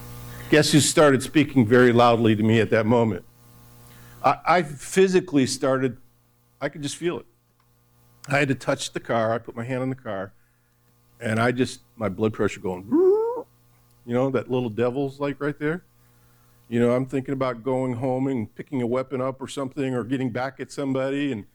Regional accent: Detroit, Michigan, United States; I grew up in Detroit and Lincolns were the top of the top, them and Cadillacs.

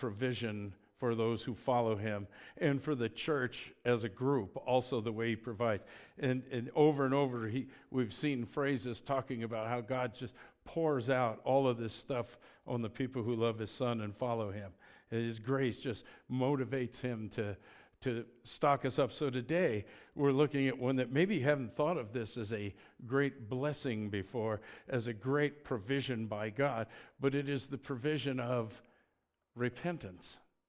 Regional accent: Boulder, Colorado, United States; When I was a kid growing up in Boulder

